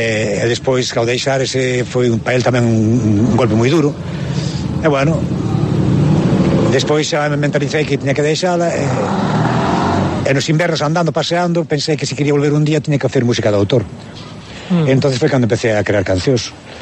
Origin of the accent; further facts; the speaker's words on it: Foz, Galicia, Spain; now in A Coruña, Spain; É son de Foz.